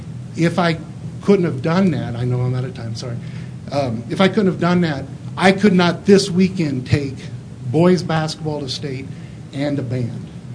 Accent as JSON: {"language": "English", "town": "Burlington", "region": "Colorado", "country": "United States", "said": "I come from Burlington RE6J. I didn't bring a map, but if you were to jump on I-70 and head east before you hit the beautiful sign that says Leaving Colorful Colorado, you would see Burlington."}